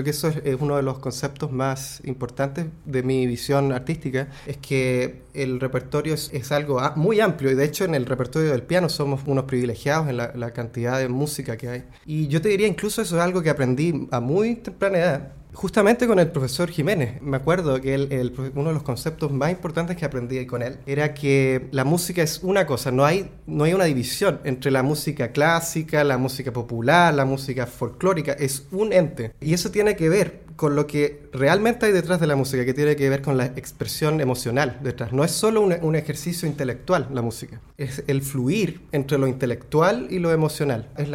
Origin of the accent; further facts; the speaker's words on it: Chile; oye, pero yo soy chileno y no conozco esta obra.